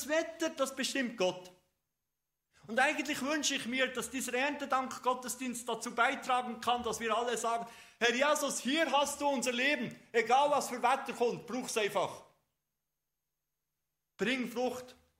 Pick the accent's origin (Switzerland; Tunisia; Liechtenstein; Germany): Switzerland; Ich bin ja Schweizer, gell?